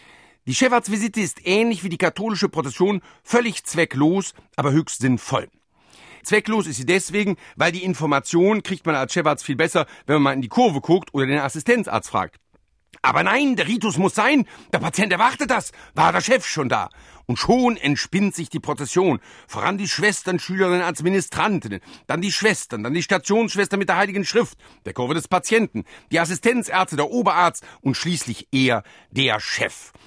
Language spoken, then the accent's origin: German; Rhineland, Germany; Aber wenn ich mir als Rheinländer vorstelle, ich dürfte quasi nichts mehr essen